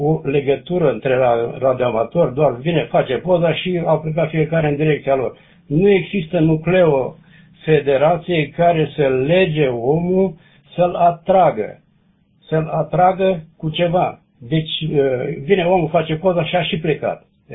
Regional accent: Tecuci, Galați County, Romania; now in Germany; eu sunt din Tecuci, suntem acolo, deci suntem moldoveni

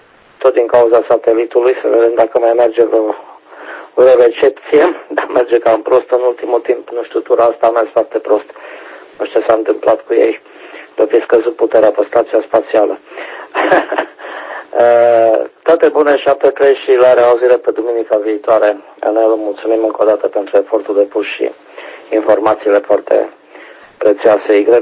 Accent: Deva, Hunedoara County, Romania; din Deva.

